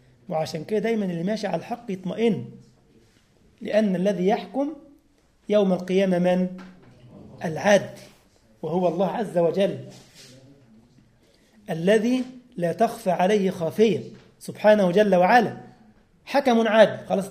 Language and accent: Arabic; Egypt; اه والله الارنب عندنا في مصر يعني مليون